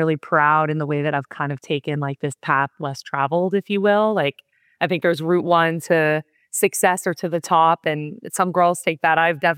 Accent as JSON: {"language": "English", "town": "Sleepy Hollow", "region": "New York", "country": "United States", "tie": "born or raised there", "said": "Sleepy Hollow is my hometown, born and raised. Very proud to be from Sleepy."}